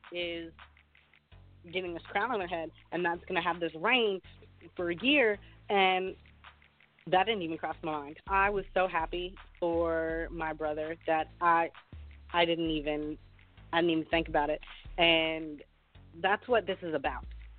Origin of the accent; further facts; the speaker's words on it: Arkansas, United States; He came all the way from Texas, and I came all the way from Arkansas.